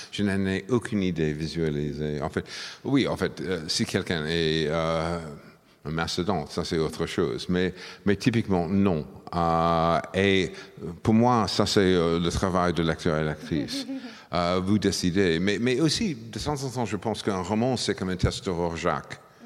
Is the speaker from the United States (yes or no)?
yes; United States; French is a second language; je suis un Américain né au milieu de la guerre froide, voire de l'autre côté.